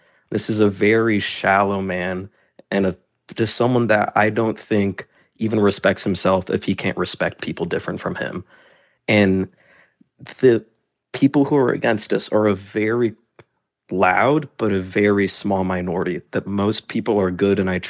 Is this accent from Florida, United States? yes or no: yes; Florida, United States; that I only know Florida. I was born and raised in Florida.